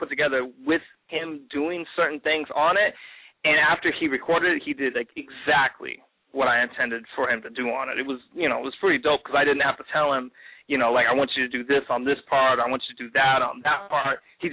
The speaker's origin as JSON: {"language": "English", "town": "Kansas City", "region": "Missouri", "country": "United States", "said": "I'm actually from Kansas City"}